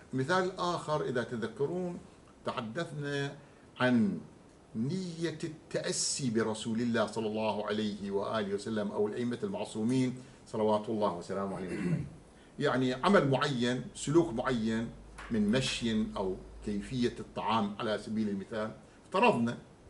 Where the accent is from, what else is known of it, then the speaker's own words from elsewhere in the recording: Najaf, Najaf Governorate, Iraq; قبل ورود الطب الحديث وتداوله عندنا في النجف الأشرف